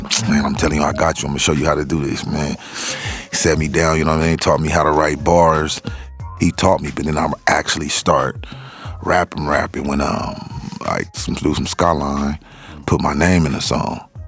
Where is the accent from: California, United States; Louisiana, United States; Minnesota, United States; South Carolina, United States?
California, United States; San Diego; I grew up in Southeast San Diego, District 4, to be exact.